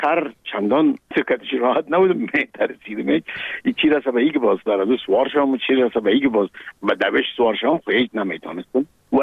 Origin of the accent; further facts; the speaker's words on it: Kabul, Afghanistan; ما در کابل به دنیا آمدیم، در 14 کابل. مکتب ابتدایه را در یک مکتب به نام غازی عبدالله خان تمام کردیم و بعدش لیسه عبیبیه،